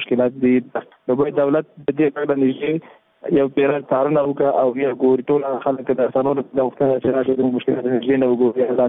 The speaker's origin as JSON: {"language": "Pashto", "country": "Afghanistan", "said": "موږ هم د افغانستان بچیان یو"}